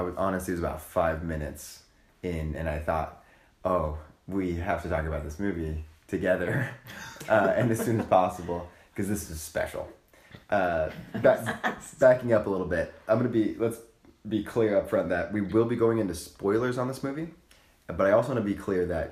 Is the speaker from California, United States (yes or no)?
yes; California, United States; So Brandon, Preston, and I live in Salt Lake City. Of course, we're all from California.